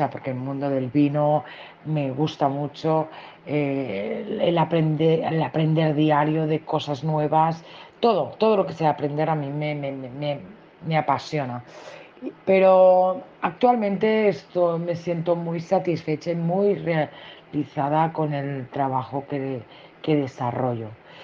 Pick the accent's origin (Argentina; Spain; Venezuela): Spain; Catalonia; soy catalana con raíces andaluzas y bien alto que lo proclamo a los cuatro vientos